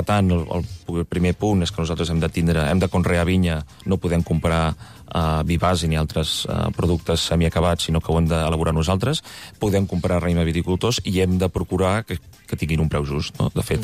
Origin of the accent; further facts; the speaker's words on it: Catalonia, Spain; òbviament, nosaltres som del Penedès i no ens volem moure gaire lluny